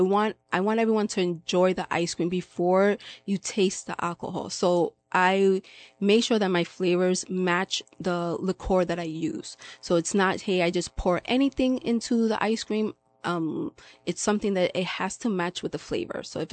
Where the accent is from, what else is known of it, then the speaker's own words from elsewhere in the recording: Brooklyn, New York, United States; now in Dutchess County, United States; So originally, I come from New York City. So I'm from Brooklyn. I moved up here to Dutchess County when I have now 4 years in August.